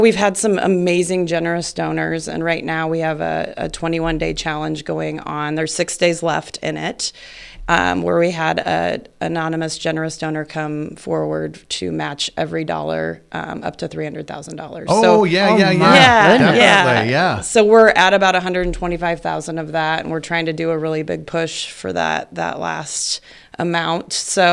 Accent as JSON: {"language": "English", "town": "Fremont", "region": "Nebraska", "country": "United States", "lives_now": "Elkhorn, United States", "said": "I live in Elkhorn. I'm from Fremont originally."}